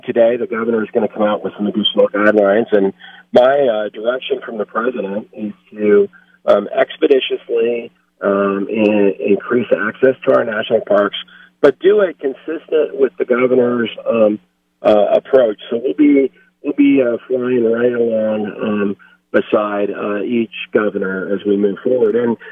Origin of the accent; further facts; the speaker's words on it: the West, United States; I mean, I grew up in the West, and public lands played a key role in, respite, rejuvenation, solace, solitude.